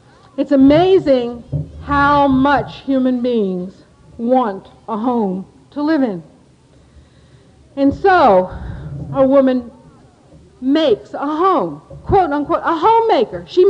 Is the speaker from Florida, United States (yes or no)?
no; New York City, New York, United States; I mean, I come from New York City. It's a big city.